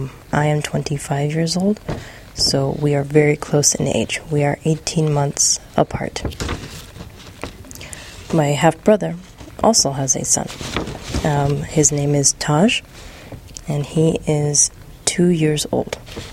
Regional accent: Ann Arbor, Michigan, United States; I am from Ann Arbor, Michigan, in the USA.

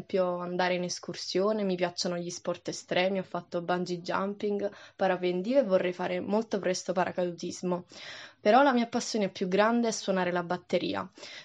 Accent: Naples, Campania, Italy; ho 20 anni e vengo da Napoli.

